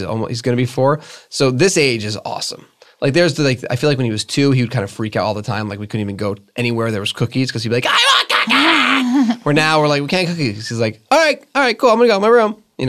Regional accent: Connecticut, United States; I grew up in Connecticut, I would like play in the woods, I'd fall off boogie boards, you know.

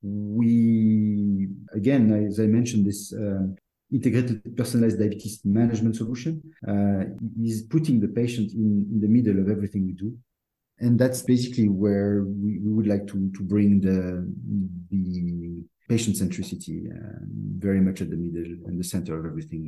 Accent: Brazil; accent: French; English is a second language; also born or lived in Colombia / France; I'm French, as you can probably tell by my accent. Although I was born in Colombia and I grew up in Brazil

